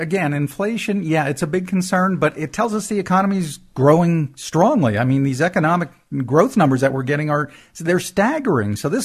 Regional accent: East Coast, United States; Growing up on the East Coast, I know two things.

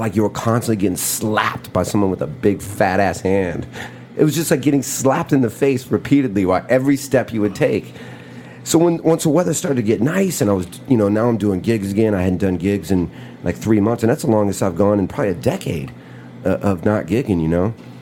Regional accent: Michigan City, Indiana, United States; And it's about a 40-minute train ride from my hometown. Shout out to Michigan City, Indiana. Right in Lake Michigan.

